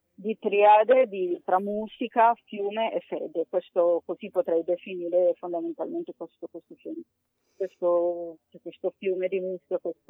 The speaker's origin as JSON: {"language": "Italian", "country": "Colombia", "said": "Lo so bene, io sono colombiana."}